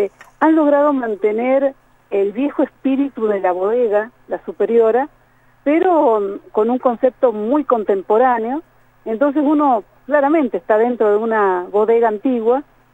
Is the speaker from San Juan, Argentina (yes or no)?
yes; San Juan, Argentina; yo no soy de Rawson, soy de Capital